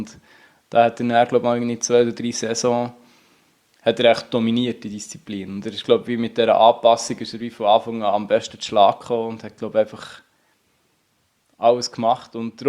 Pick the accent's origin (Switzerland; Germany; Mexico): Switzerland; Unterseen, Bern; Ich bin Unterseen im Berner Oberland aufgewachsen und da sind halt Berge nicht weit weg.